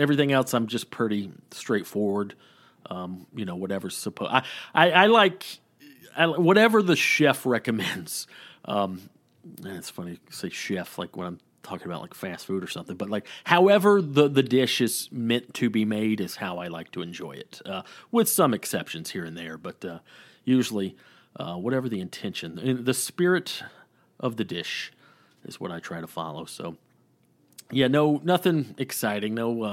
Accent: Georgia, United States; And by the way, I'm from Georgia. I got southern roots running all through my blood

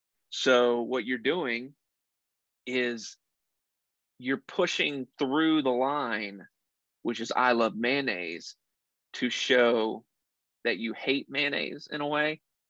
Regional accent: Lake Wylie, South Carolina, United States; now in Atlanta, United States; I grew up in Lake Wylie, South Carolina. And when I graduated college, I moved back.

